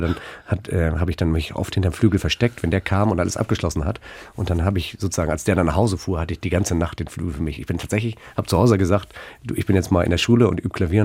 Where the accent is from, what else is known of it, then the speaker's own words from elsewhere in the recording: Northern Germany, Germany; Insofern ist natürlich meine Sozialisierung hier im Norden gewesen, also ich bin Norddeutscher